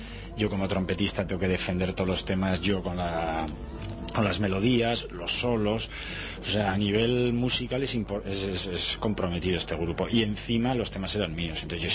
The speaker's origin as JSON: {"language": "Spanish", "town": "Bilbao", "region": "Basque Country", "country": "Spain", "said": "soy de Bilbao."}